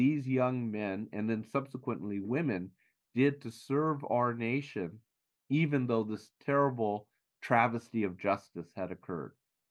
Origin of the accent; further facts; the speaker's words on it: Los Angeles, California, United States; Well, you know, I grew up in Los Angeles. My parents sent me to a combination of private and public schools.